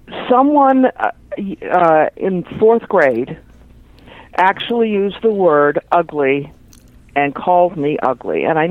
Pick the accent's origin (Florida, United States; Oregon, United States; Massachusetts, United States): Massachusetts, United States; Boston; also born or lived in West Coast, United States; I am originally a Bostonian, and obviously I lived on the West Coast